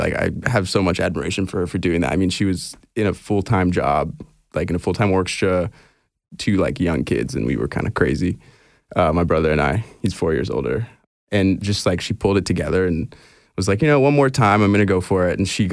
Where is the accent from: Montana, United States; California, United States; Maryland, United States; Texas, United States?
Texas, United States; Houston; And I was born in Houston when my mom was playing in the HSO and my dad was in the opera.